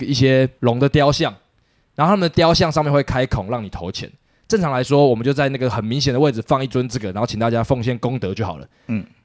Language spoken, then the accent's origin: Chinese; Taiwan; 问我们说你们哪里来的，确认是台湾之后